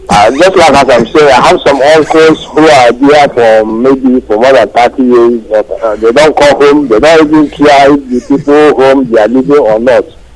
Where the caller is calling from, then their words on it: Belgium; I'm calling from Belgium.